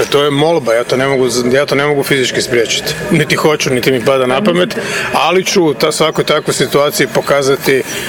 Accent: Croatia; jer ja kao Hrvat sam svjestan da se to dogodilo i u mom narodu. Nije se dogodilo negdje daleko u ruskim stepama, nego i ovdje u Hrvatskoj.

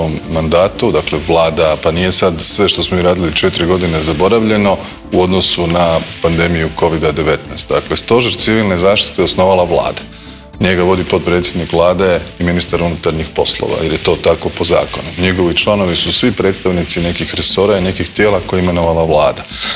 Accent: Zagreb, City of Zagreb, Croatia; i kao rođeni Zagrepčanin i kao čovjek koji je već nosio listu tamo

